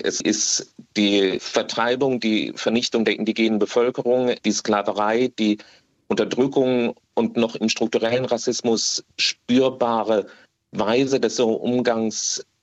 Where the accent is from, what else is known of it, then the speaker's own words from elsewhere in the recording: Germany; now in United States; das wir als Deutsche mitbringen